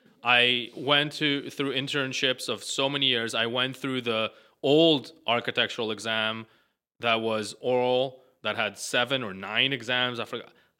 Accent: Tel Aviv, Tel Aviv District, Israel; I'll go back to me growing up in Tel Aviv and seeing the modernity of the homes that I grew up

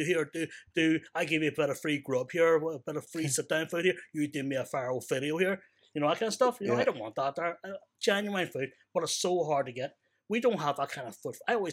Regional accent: Lisburn, Northern Ireland, United Kingdom; I'm from Lisburn. I grew up in Lisburn.

